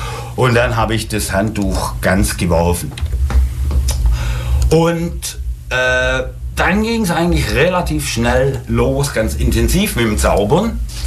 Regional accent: Ulm, Baden-Württemberg, Germany; Ich bin die erste Generation meiner Familie in Ulm, ja. Die kamen, die mütterliche Seite kam von Wasseralfingen, der Papa kam aus dem Allgäu.

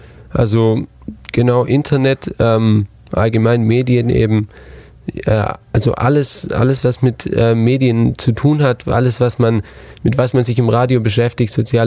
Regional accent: Baden-Württemberg, Germany; accent: Swabian; dass ich so, ich sag mal, erzogen wurde, dass ich jetzt nicht allzu breit Schwäbisch schwätz, wie wir so schön sagen würden.

